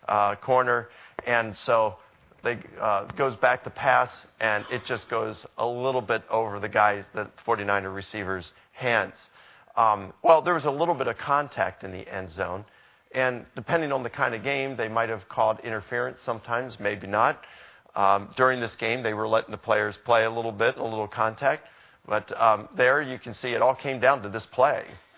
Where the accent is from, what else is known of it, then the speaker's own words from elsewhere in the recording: Baltimore, Maryland, United States; Now, I'm from Baltimore.